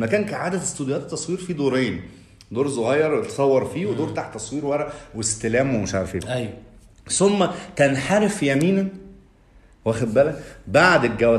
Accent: Alexandria, Alexandria Governorate, Egypt; بصفتي يعني قضيت طفولتي ومراهقتي في اسكندريه

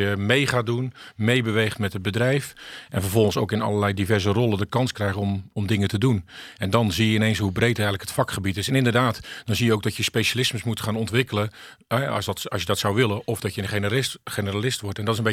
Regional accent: Zeeland, Netherlands; born there; Ik ben 50 jaar. Ik ben geboren in Zeeuws-Vlaanderen.

